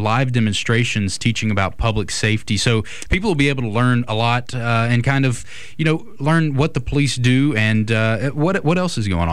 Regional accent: Alabama, United States; I'm from Clark County, Alabama. I grew up on, like, this dirt road, my closest neighbor half a mile away.

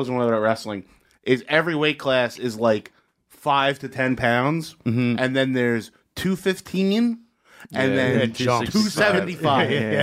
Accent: Secaucus, New Jersey, United States; because I grew up in Secaucus, which is in between Jersey City and North Bergen.

